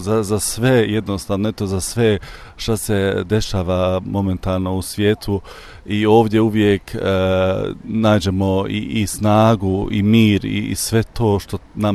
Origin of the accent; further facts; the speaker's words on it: Frankfurt, Hesse, Germany; dolazim iz Frankfurta